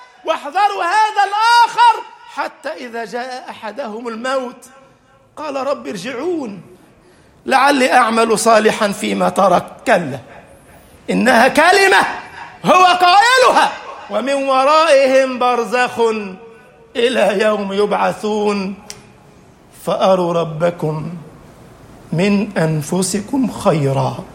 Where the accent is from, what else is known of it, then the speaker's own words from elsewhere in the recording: Egypt; اجعل بلدنا مصر أمنا أمانا، سخاء رخاء